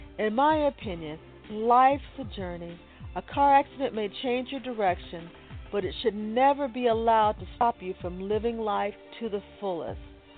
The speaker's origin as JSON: {"language": "English", "town": "Seattle", "region": "Washington", "country": "United States", "said": "But I am rooting for the Seahawks, since I am from Seattle."}